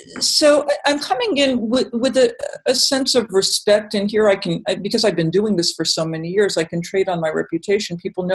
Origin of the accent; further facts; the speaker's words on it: Massachusetts, United States; I'm from Massachusetts. I learned all about the Pilgrims and how splendid they were